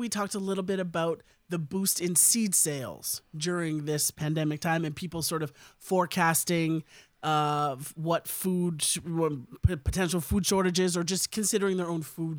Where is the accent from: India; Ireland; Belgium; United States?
India; obviously as an Indian person myself